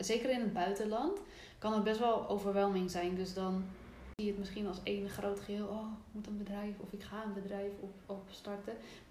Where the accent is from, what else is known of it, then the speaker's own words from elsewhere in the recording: Netherlands; ik ben in Nederland ben ik opgegroeid in een dorp en later woon ik in echt een klein stadje.